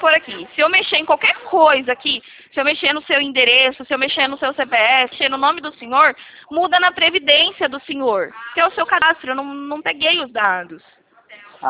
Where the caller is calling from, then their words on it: São Paulo, Brazil; Eu falo com o senhor aqui de São Paulo.